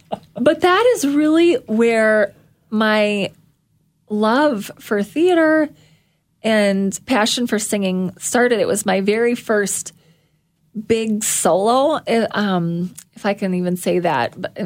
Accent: Ellsworth, Wisconsin, United States; I grew up in Ellsworth, Wisconsin, in a small town in rural Wisconsin. Cheese curds is our claim to fame in Ellsworth.

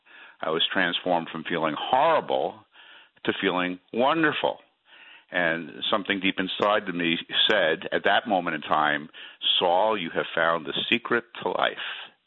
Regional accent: New York City, New York, United States; also born or lived in Ozark, Alabama; My father was in the Army. He was stationed there. My mother went to join him. And I spent about 6 months in Ozark, Alabama. I didn't like it at all, and I went back to New York City.

